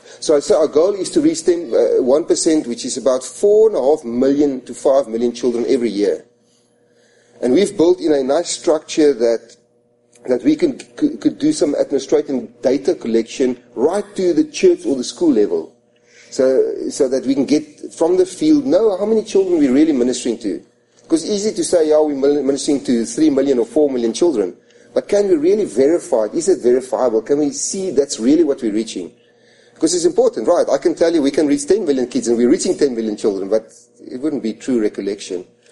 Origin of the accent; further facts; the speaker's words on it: South Africa; Now, I know I'm from Africa, and we in South Africa, in the northern parts